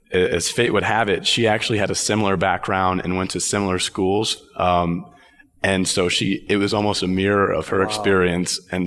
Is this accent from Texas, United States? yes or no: yes; Texas, United States; You know, I was born and raised in Texas, kind of grew up thinking I wanted to go into government national security area